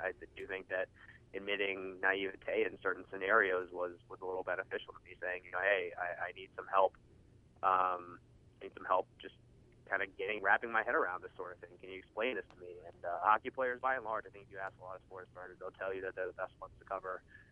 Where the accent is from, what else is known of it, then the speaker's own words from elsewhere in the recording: Falls Church, Virginia, United States; covering sports when I was about 15 or 16 for a local newspaper called Falls Church News Press in my hometown in Northern Virginia.